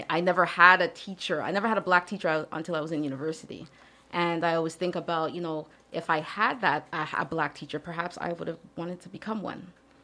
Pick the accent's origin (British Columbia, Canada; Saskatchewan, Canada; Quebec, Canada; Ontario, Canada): Quebec, Canada; Montreal; It was not easy growing up in Montreal, predominantly always the only Black child in school, in my classes, in any activities I was doing.